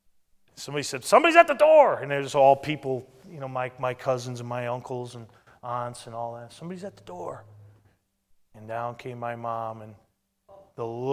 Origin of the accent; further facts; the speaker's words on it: Westfield, Massachusetts, United States; there was a large evangelical Russian community in the town where I grew up in Westfield, Massachusetts